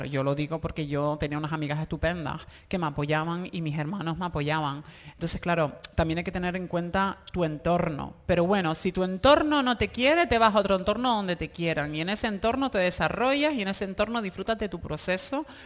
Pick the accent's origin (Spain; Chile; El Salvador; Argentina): Spain; Canary Islands; also born or lived in London; yo tenía después de haber estado 10 años en Londres y volver a la isla